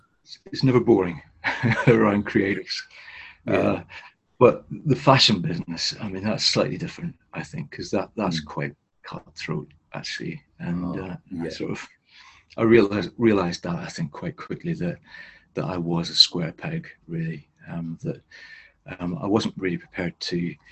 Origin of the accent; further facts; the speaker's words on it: Northern Ireland, United Kingdom; I grew up in Northern Ireland, that's, you know, quite religious.